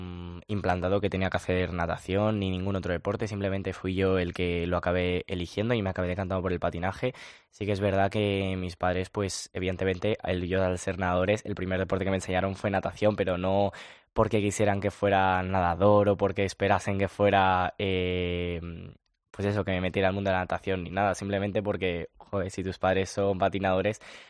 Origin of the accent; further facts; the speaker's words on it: Aranjuez, Community of Madrid, Spain; sí recuerdo que fue en mi pueblo, en Aranjuez